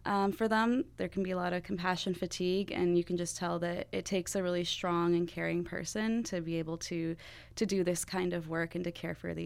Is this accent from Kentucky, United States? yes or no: no; Colorado, United States; also born or lived in Florida; I grew up in Colorado mostly. I spent a lot of time in Florida.